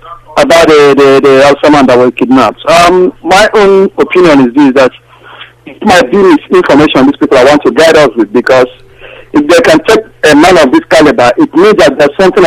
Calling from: Madrid, Community of Madrid, Spain; I'm calling from Madrid, Spain.

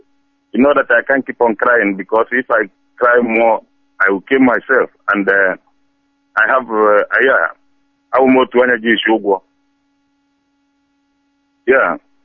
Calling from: Oldenburg, Lower Saxony, Germany; I'm calling from Oldenburg, Germany.

